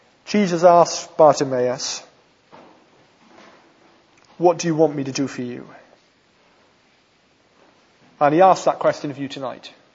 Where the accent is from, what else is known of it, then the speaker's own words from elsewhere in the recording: Wales, United Kingdom; I was brought up in South Wales.